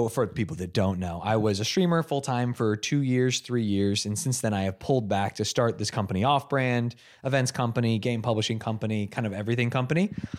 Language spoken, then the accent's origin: English; United States; I'm American.